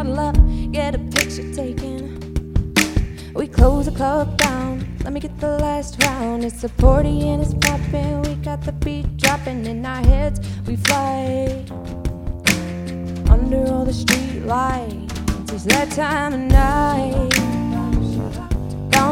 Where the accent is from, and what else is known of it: Brenham, Texas, United States